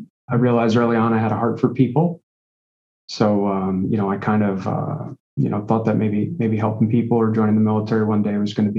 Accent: Brick, New Jersey, United States; also born or lived in Philadelphia; I grew up, I was born and raised in Brick and left for a little while to go do some service work and schooling out in Philadelphia. My wife and I lived in Philadelphia for a bit. And then when it was time to have kids, we moved back to Brick.

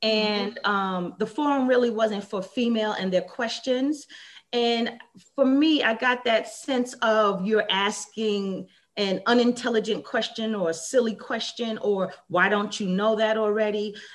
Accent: New York, United States; accent: New York; now in Charlotte, United States; I do, because everyone I'm around is from New York, even here in Charlotte.

